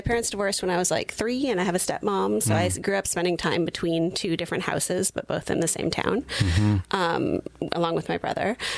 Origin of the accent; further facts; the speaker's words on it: Santa Cruz, California, United States; also born or lived in Portland, Oregon; Yeah. I grew up in Santa Cruz. And which, you know, has some similar vibes, mm-hmm, as Sonoma County, especially in the West. And I moved around a lot in my 20s. So I lived on the East Coast.